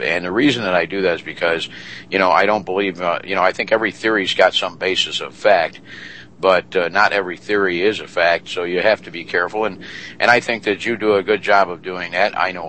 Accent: United States; As an American, I believe what I do as an American. You know, I love my country.

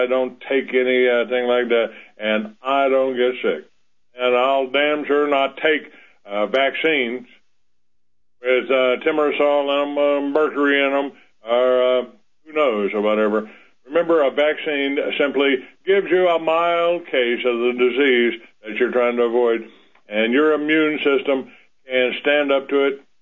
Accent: Fort Worth, Texas, United States; born there; I was born in Fort Worth and I lived in Dallas for a long time, and I'm back in Dallas for the moment.

